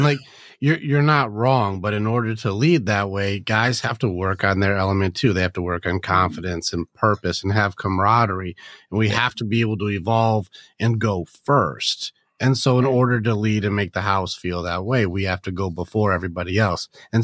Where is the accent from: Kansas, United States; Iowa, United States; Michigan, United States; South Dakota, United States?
Michigan, United States; Detroit; Cause I grew up in inner city Detroit. I grew up in just a hostile environment.